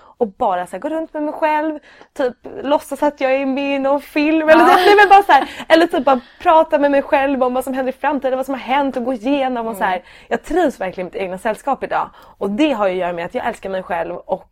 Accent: Dalarö, Stockholm County, Sweden; jag kommer ju utifrån Dalarö där jag är uppvuxen, och där är ju ganska liksom skyddat på något vis. Det är väldigt litet, alla känner alla

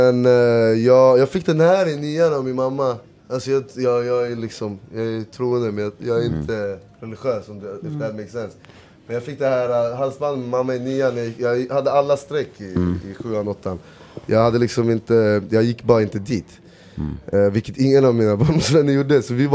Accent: Sweden; Jag är svensk för den delen, men jag är lite allt i alla.

